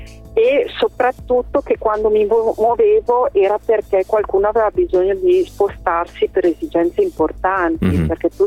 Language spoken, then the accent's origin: Italian; Brescia, Lombardy, Italy; io sono bresciana, sono nata in provincia di Milano, ma in realtà ho sempre vissuto a Brescia, perché il papà era bresciano, okay. La mamma milanese, ma il papà bresciano.